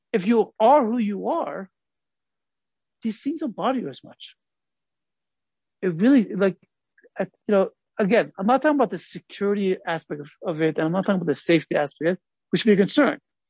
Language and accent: English; Los Angeles, California, United States; And I grew up in Los Angeles, three blocks away from Merrill's.